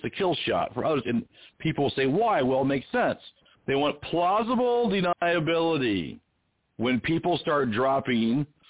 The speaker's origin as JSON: {"language": "English", "town": "Anaheim", "region": "California", "country": "United States", "tie": "born or raised there", "also_born_or_lived": "Sacramento", "said": "because I grew up out there in Anaheim, and then we went north to Sacramento, the capital."}